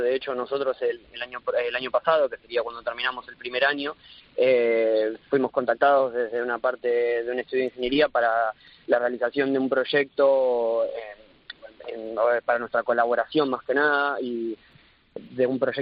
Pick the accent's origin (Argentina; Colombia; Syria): Argentina; now in Spain; yo vengo de Argentina